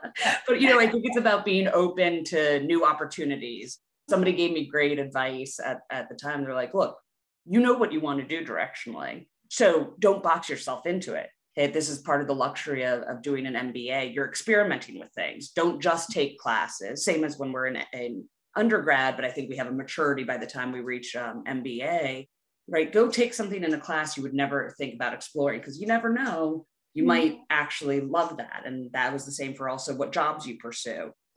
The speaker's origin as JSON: {"language": "English", "town": "Washington", "region": "District of Columbia", "country": "United States", "tie": "born or raised there", "said": "I grew up in Washington, D.C."}